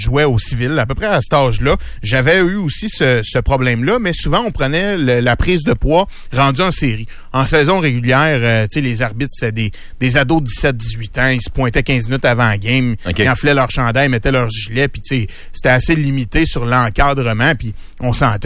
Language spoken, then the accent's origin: French; Quebec, Canada; Moi, je viens de la Rive-Sud de Montréal.